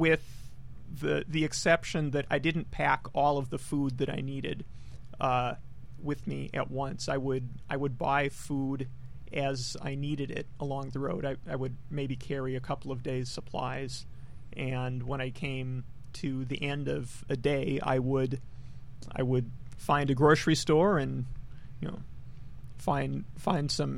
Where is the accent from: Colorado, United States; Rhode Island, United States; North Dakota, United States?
North Dakota, United States; Fargo; Well, I grew up in Fargo, North Dakota